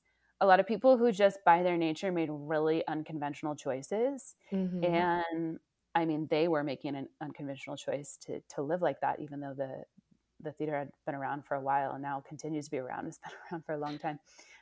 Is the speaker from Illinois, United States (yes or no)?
no; Oakland, California, United States; also born or lived in Indiana / New York City; now in Ashfield, United States; I'm from California. So yeah. I'm from the Bay Area. I'm from Oakland. So yeah, had this journey, you know, school in Indiana, then moving to New York City, then moving to Ashfield, Massachusetts.